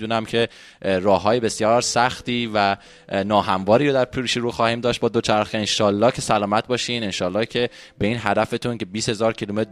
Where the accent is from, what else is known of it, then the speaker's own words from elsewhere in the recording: Iran; now in United States; به عنوان یک ایرانی و یک شاید نماینده بسیار کوچک از تمام جوانای ایرانی داخل آمریکا